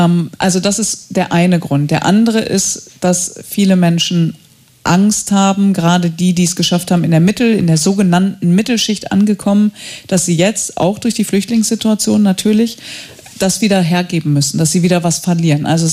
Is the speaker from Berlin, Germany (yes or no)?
no; Datteln, North Rhine-Westphalia, Germany; Ich komme aus Datteln, Sie haben es vorhin gesagt, also aus der Nähe von Dortmund.